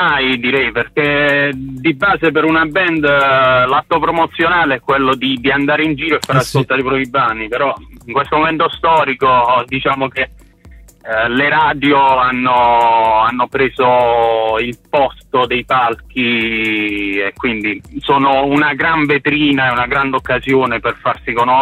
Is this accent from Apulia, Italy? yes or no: yes; Apulia, Italy; noi, essendo pugliesi, non abbiamo, almeno nella provincia di Foggia, da dove veniamo